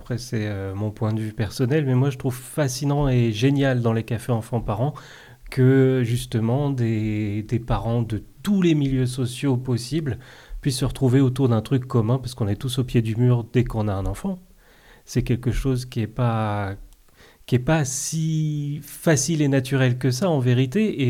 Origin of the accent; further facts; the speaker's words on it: Mantes-la-Jolie, Île-de-France, France; also born or lived in Paris; now in Bergerac, France; moi c'est … je viens de Mantes-la-Jolie et Paris, je suis arrivé il y a environ 6 ans.